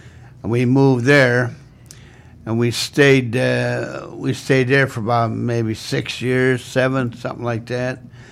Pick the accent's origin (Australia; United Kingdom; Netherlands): Netherlands; 's-Hertogenbosch, North Brabant; moved away; I grew up in Seto van Bos in the Netherlands, which is the home of Hieronymus Bosch. My brother, we were born right there.